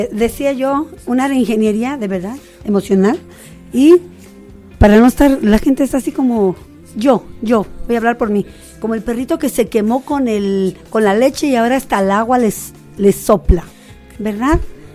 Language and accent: Spanish; Michoacán, Mexico; now in Guadalajara, Mexico; Yo, aun cuando soy de Michoacán, tengo aquí más de 30 años viviendo. Entonces ya, por ley, soy tapatía.